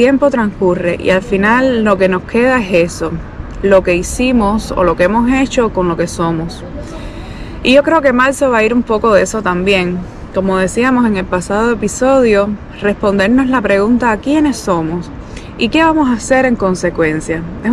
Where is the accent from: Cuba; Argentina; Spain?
Cuba; moved away; y del lugar que vengo desde Cuba.